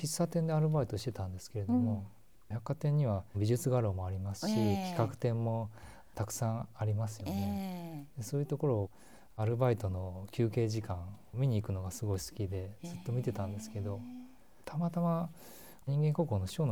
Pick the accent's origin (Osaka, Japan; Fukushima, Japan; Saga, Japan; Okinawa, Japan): Osaka, Japan; 高校までは大阪だったんですけども、大学は早稲田大学の商学部なんですけど